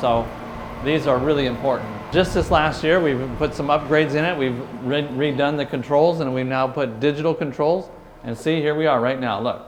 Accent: Washington, United States; moved away; I grew up in Washington State. Priscilla grew up in Virginia. We grew up in very humble surroundings.

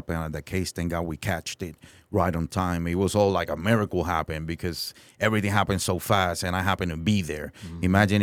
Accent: Bayamon, Puerto Rico; English is a second language; now in United States; I am from Puerto Rico, actually a little town. It's called Bayamon in Puerto Rico in the Caribbean.

